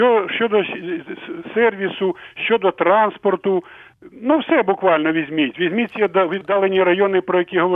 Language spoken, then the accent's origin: Ukrainian; Kyiv, Ukraine; я киянин від народження